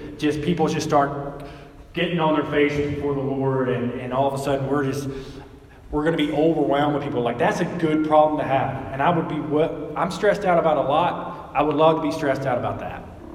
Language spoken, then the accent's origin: English; the South, United States; So I remember I grew up in the Bible Belt down south, and every year we would have a revival.